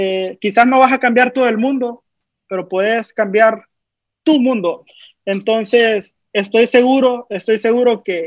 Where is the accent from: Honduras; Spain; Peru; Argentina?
Honduras; nosotros somos el futuro de Honduras, el presente y el futuro